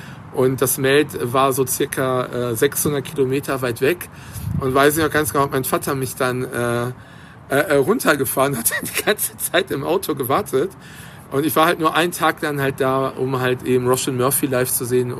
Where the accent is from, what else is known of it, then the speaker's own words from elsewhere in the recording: Mehrhoog, North Rhine-Westphalia, Germany; Und ich bin halt im Nachbardorf Meerhoog groß geworden.